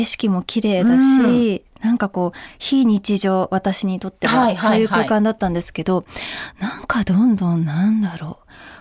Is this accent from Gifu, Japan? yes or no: yes; Gifu, Japan; 私は岐阜県出身なんですけど、岐阜ってこう緑と、あと川と、本当に豊かな自然に囲まれたところで育ったので、